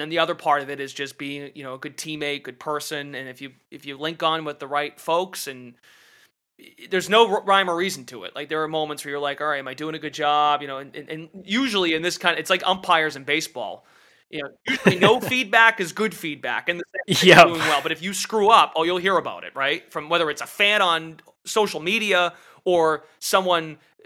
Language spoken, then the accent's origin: English; Lowell, Massachusetts, United States; I'm from Lowell, Mass originally.